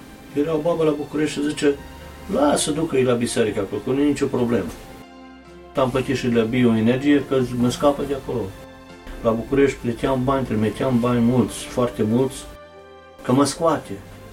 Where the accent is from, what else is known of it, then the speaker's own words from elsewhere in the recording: Kladovo, Southern and Eastern Serbia, Serbia; now in Vienna, Austria; Vin din Serbia, unde se vorbește românește, Cladova îi zice, vis-a-vis de turnul Severin.